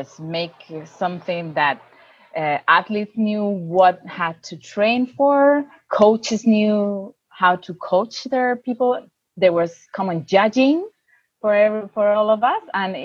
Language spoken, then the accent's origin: English; Spain; English is a second language; I'm from Spain.